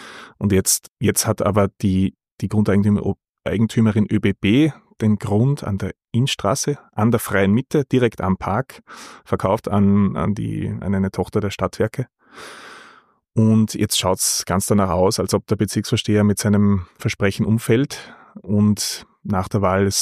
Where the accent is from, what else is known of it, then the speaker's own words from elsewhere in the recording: Freistadt, Upper Austria, Austria; now in Vienna, Austria; ich komme aus Oberösterreich, bin ein Landkind. Wien, sagt bei Freistadt, ist der Ort, in dem ich aufgewachsen bin.